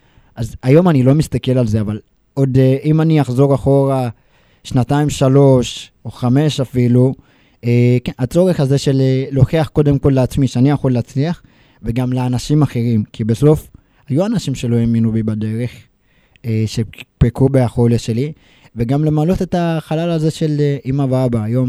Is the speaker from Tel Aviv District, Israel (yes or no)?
no; Afula, Northern District, Israel; אני במקור מאפולה, אני מחובר נפשית לאפולה.